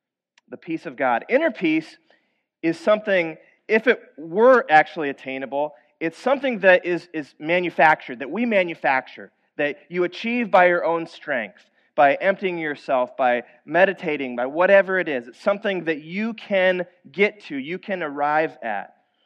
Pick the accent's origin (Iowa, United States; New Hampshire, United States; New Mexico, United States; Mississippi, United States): Iowa, United States; My family had started to go to a church in the town that I grew up in Iowa.